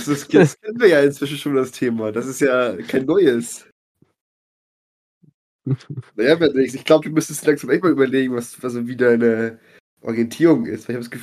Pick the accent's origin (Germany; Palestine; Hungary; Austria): Germany; Also wir sind Deutsche